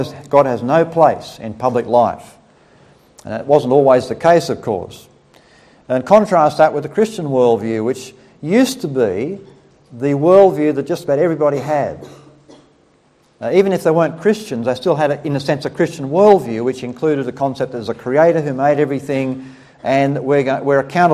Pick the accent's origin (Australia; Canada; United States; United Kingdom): Australia; Brisbane, Queensland; So we're from Brisbane in Australia